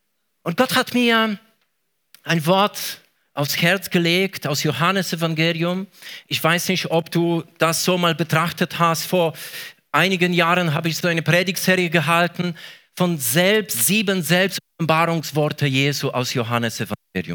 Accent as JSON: {"language": "German", "country": "Poland", "said": "ich komme aus Polen."}